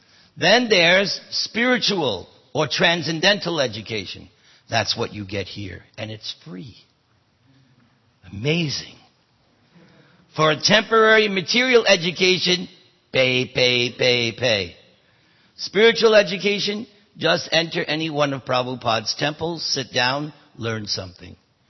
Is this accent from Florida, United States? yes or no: no; New York, United States; if you can make it in New York, you can make it, well, I'm from New York, so.